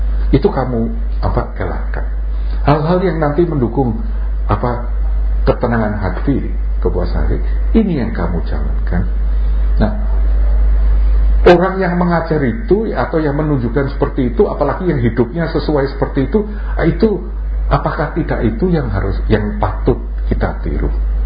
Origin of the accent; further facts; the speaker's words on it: Semarang, Central Java, Indonesia; born there; saya lahirnya di Semarang dulu.